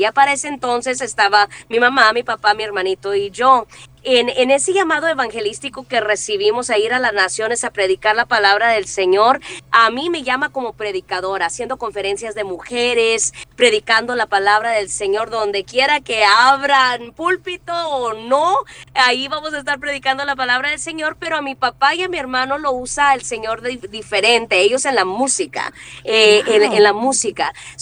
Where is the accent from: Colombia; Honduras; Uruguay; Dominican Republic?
Honduras; now in Austin, United States; amo a mi pueblo hondureño, amo las baleadas. Por acá, yo vivo en el estado de Texas, en Austin, y tenemos una comunidad hondureña muy, muy grande.